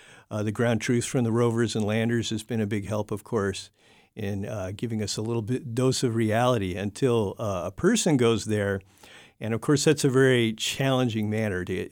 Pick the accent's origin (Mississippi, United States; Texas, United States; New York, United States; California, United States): California, United States; Pasadena; planetary science has fascinated me since I was growing up in Pasadena during the race to the moon.